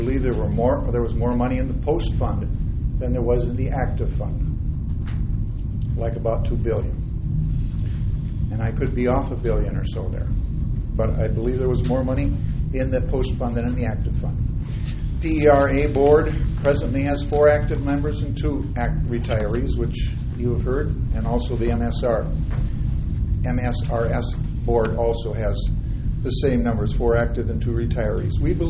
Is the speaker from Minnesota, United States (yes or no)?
yes; Sauk Centre, Minnesota, United States; I'm from Sauk Center.